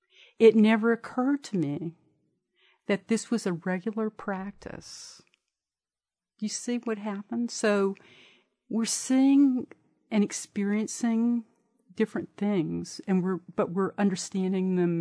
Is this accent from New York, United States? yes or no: no; Alexandria, Louisiana, United States; So I was raised in Alexandria, and that place is where the film 12 Years a Slave takes place.